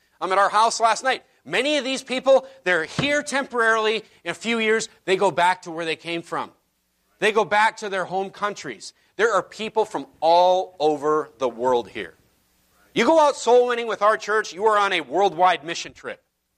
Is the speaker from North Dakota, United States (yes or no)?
yes; North Dakota, United States; now in California, United States; You know, when I was growing up in North Dakota, everybody in North Dakota called it the land of fruits and nuts.